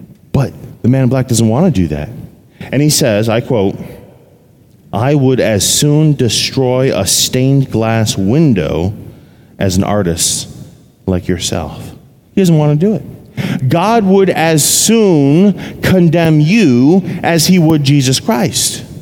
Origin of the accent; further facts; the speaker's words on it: Vermont, United States; I grew up in Vermont. In 1973, the state of Vermont passed a bottle redemption law.